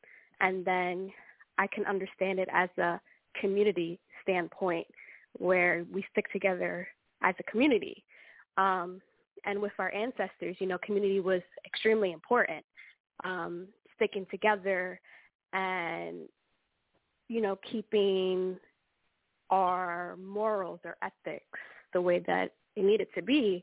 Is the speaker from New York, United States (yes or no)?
no; Pennsylvania, United States; I'm from Pocono Mountains. I'm on Lenape territory.